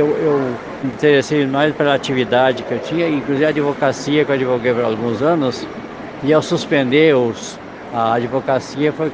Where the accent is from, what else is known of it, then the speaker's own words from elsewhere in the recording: South Region, Brazil; now in Brasília, Brazil; Eu, por exemplo, hoje eu sou porque resido, mas eu sou do Sul, né?